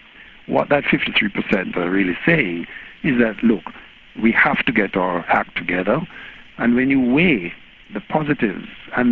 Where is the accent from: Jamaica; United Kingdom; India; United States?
Jamaica; They complain, they struggle, they represent, they fight. That's the nature of being Jamaican.